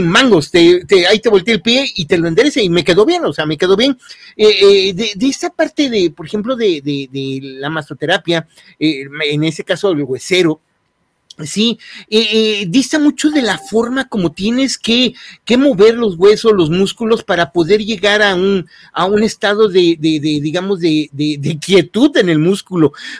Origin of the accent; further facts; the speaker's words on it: Chiapas, Mexico; a mí de chiquito, en Chiapas, yo soy de Chiapas